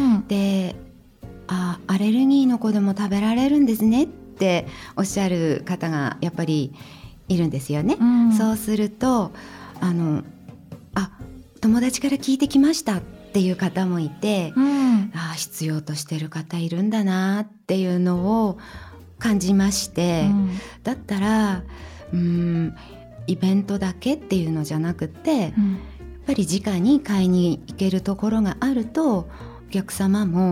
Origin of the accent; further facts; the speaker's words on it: Hachinohe, Aomori, Japan; 市内です。